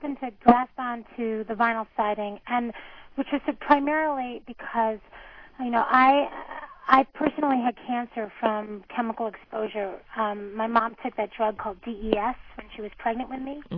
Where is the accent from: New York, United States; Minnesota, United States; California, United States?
New York, United States; Merrick; the house that I grew up in Merrick, Long Island, a starter ranch.